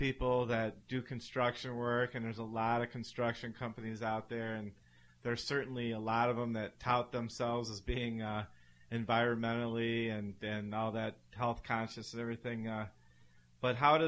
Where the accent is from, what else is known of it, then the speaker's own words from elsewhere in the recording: Ohio, United States; You know, I have a niece, you know, I come from Ohio and we never, you know, at least the world that we grew up around wasn't a lot of talk about environmental type stuff or anything.